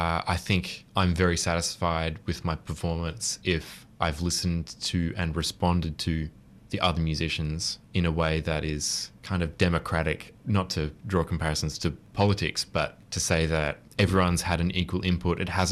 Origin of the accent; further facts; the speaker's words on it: Sydney, New South Wales, Australia; And so as an aspiring jazz musician growing up in Sydney, he was more or less a household name.